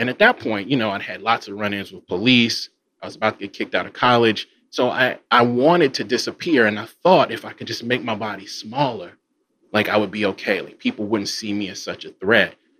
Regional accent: Mississippi, United States; I think because I am from Mississippi and so much of Mississippi black labor has been taken from us

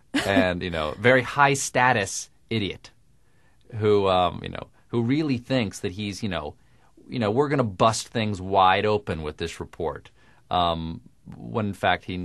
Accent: the South, United States; I grew up in the South, but I don't have a Southern accent. Not because I don't like Southern accents. I'm actually sort of sad that I don't have a Southern accent.

